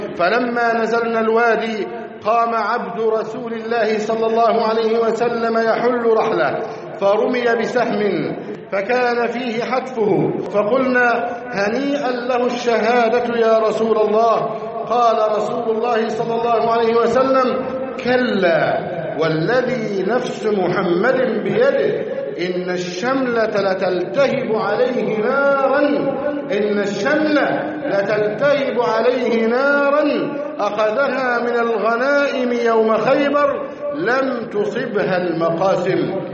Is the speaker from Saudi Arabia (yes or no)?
no; Egypt; أن يحفظ علينا بلدنا مصر. اللهم احفظ مصر أمناً أماناً، سقاءً رخاءً، وسائر بلاد المسلمين.